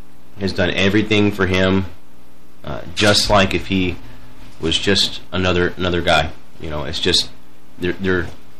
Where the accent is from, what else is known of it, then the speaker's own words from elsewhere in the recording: Toledo, Ohio, United States; Originally Toledo, Ohio.